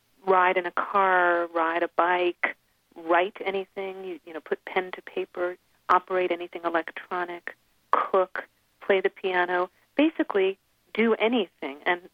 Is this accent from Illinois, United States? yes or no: no; New Jersey, United States; growing up, I grew up in New Jersey. I was raised in an Orthodox Jewish home.